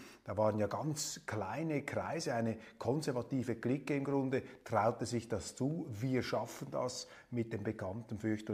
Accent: Switzerland; als Schweizer, vor allem als Bergbefürworter, fühlte man sich da unmittelbar angesprochen

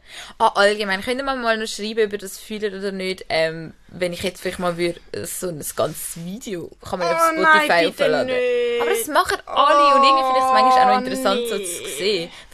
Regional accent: Zürich, Zurich, Switzerland; wir sind zwar schon in Zürich aufgewachsen und immer, wenn alle so sagen, ah, oh, sie wohnen wirklich so in Zürich, Zürich, und ich so, ja, schon Zürich, Zürich, weil wir wohnen halt in Zürich, Zürich.

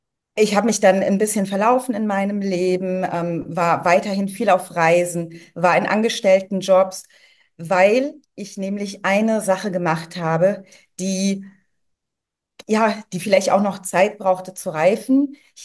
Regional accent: Cologne, North Rhine-Westphalia, Germany; now in Vietnam; Ich komme aus Köln, bin aber aktuell in Vietnam

